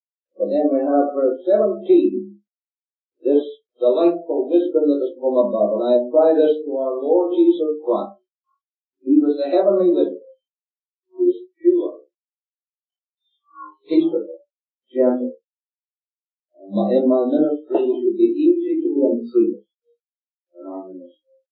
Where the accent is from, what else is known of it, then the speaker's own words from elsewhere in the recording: Ireland; We're very gracious even when we're away from Ireland.